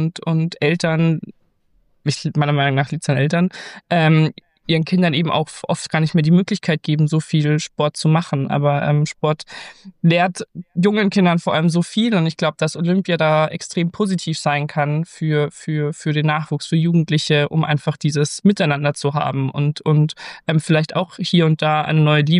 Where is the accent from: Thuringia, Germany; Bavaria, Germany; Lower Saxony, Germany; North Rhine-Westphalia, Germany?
Bavaria, Germany; Munich; erstmal ist München natürlich meine Heimatstadt, von daher sage ich immer, es ist die beste Stadt.